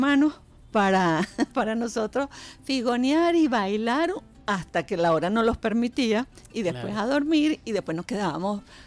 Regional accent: Caracas, Capital District, Venezuela; soy caraqueña. Ajá. Nací en la parroquia de Altagracia, en la casa, en la segunda calle del Retiro, casa número 86.

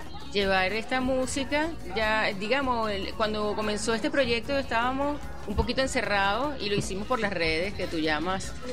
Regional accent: Puerto La Cruz, Anzoátegui, Venezuela; born there; yo nací en Puerto La Cruz, claro.

